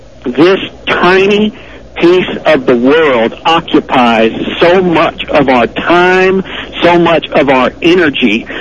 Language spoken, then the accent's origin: English; United States; Number one, I want to say that as an American, I am really sick to death of hearing about this in the news each and every day.